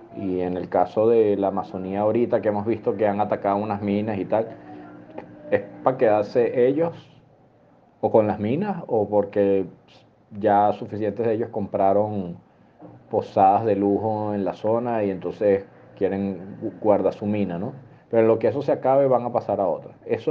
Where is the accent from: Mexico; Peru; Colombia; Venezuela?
Venezuela; yo como activista ambiental y como ciudadano venezolano